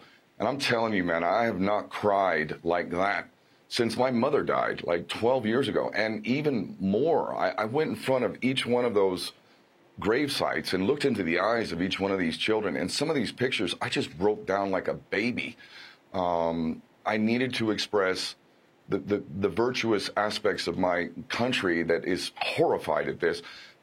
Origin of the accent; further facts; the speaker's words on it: California, United States; I grew up in SoCal. I mean, how much money do you make? What kind of car do you drive?